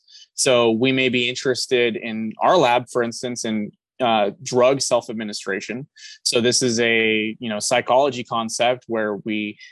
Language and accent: English; California, United States; I'm from California, so I was visiting some family for a couple of days.